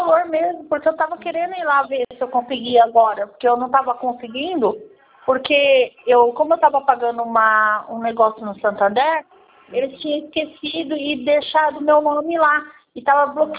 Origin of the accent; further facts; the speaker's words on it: Atibaia, São Paulo, Brazil; eu sou de Atibaia.